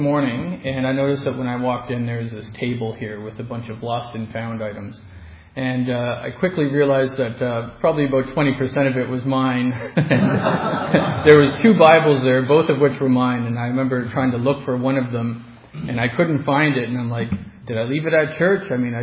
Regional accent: Cape Breton, Nova Scotia, Canada; born there; So I was born in Cape Breton, Nova Scotia.

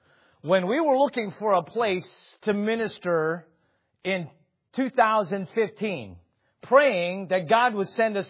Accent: California, United States; I grew up in California. When I was here, I would say, yes, I'm from California. It's a good place to be from.

